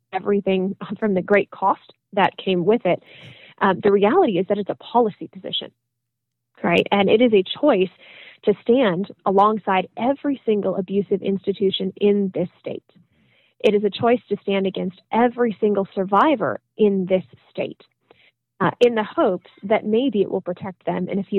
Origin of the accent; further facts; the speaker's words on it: Michigan, United States; My home state of Michigan actually is considering a statute of limitations window to justice just today.